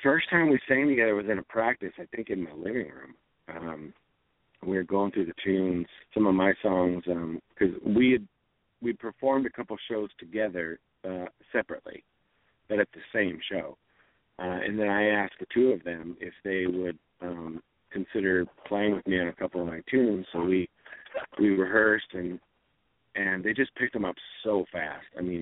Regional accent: Seattle, Washington, United States; Yeah, we're from Seattle, Washington, but we are currently in Collegeville, Pennsylvania.

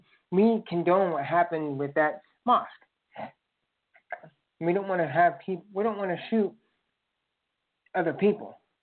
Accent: Indiana, United States; as many of you know, I'm from Boiler Country

